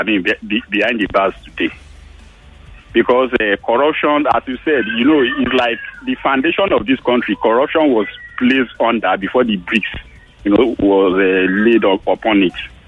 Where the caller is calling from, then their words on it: Ekpeye, Rivers, Nigeria; I'm calling you from Ekpeya.